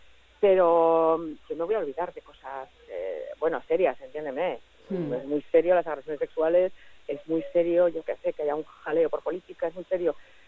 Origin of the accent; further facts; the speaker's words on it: Basque Country, Spain; Diciendo como somos los vascos, chica, que no tenemos tanta costumbre.